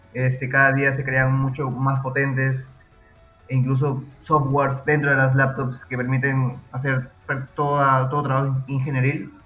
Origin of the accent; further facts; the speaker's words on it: Tumbes, Peru; now in Lima, Peru; soy de Tumbes, tengo 22 años, estudio en la Pontificia Universidad Católica del Perú, acá en la ciudad de Lima